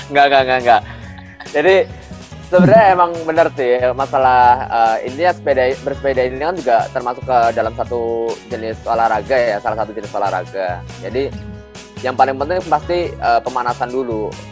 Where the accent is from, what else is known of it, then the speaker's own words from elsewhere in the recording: Java, Indonesia; kalau gue sebagai orang Jawa bilangnya jempale